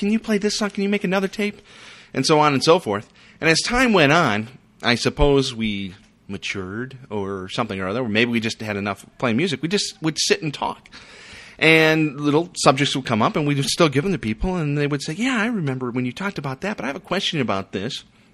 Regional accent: Madison, Wisconsin, United States; Okay, after I left a radio station in San Francisco, I moved back to my hometown in Madison, Wisconsin

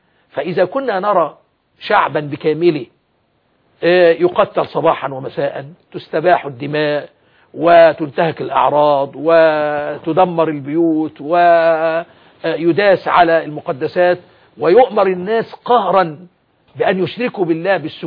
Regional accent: Egypt; فنحن لله الحمد كمصريين نشعر بآلام إخواننا

